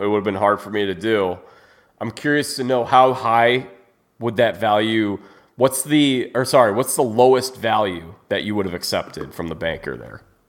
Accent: Midwest, United States; accent: Midwestern; for a long time, I didn't recognize how I sounded like a Midwesterner to people.

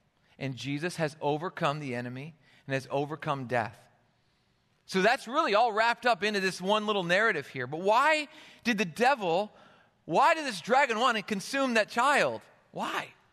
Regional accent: Michigan, United States; accent: Michigan; I'm a Michigan boy, and so it's very hard for me not to say dragon. That's my natural accent

